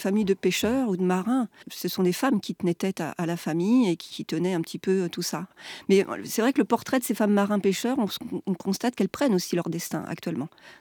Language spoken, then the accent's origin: French; Rennes, Brittany, France; Alors, j'ai grandi à Rennes, où je suis née, mais quasiment tous les week-ends, on partait en bord de mer sur la côte d'Emeraude, non loin de Saint-Malo, à Saint-Briac précisément, qui est vraiment le village à la fois de ma famille maternelle et paternelle. Donc, j'ai grandi là.